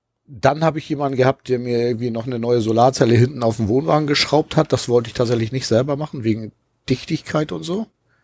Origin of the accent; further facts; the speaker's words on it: Hamburg, Germany; der ja nun wieder in Hamburg ist, meine Heimatstadt.